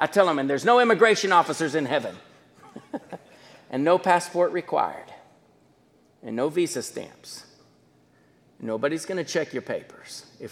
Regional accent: Mexico; also born or lived in Thailand; now in United States; I've only been in the United States a few years of my whole life. I grew up in Mexico, and then the last 12 years I've been in Thailand.

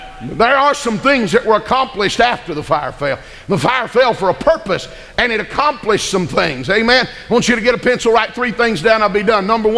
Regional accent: Atlanta, Georgia, United States; I'm from Atlanta, amen.

